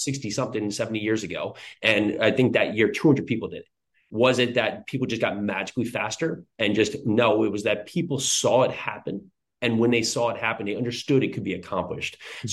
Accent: New Jersey, United States; now in Tennessee, United States; So I grew up in New Jersey. I'm now in Tennessee.

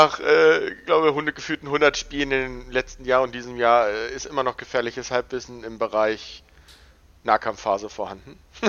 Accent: Osterwald, Lower Saxony, Germany; ich komme aus Niedersachsen, aus dem schönen Osterwald, das liegt zwischen Hameln und Hildesheim.

